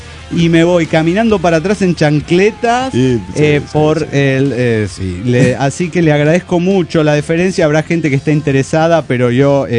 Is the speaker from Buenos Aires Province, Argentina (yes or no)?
yes; Chacabuco, Buenos Aires Province, Argentina; de Buenos Aires. … de Chacabuco